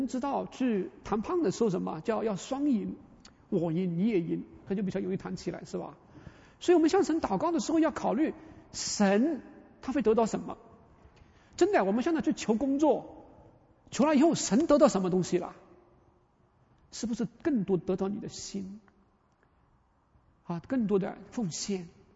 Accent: China; 哦，从这里亚伯拉罕就有点像这个得寸进尺的人了，像我们中国人啊。

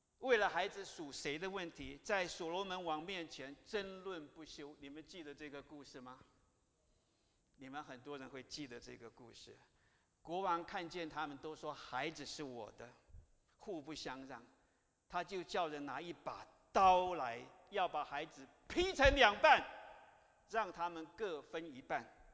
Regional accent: Hualien, Hualien County, Taiwan; 各位，你们知道我是哪里人吗？我的家乡在花莲，就是上个月才发生过大地震的花莲。

